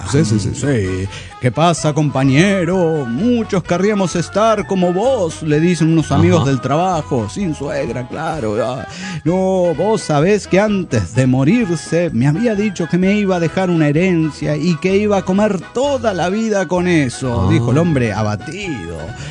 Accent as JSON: {"language": "Spanish", "region": "Mexico City", "country": "Mexico", "said": "del Distrito Federal Mexicano."}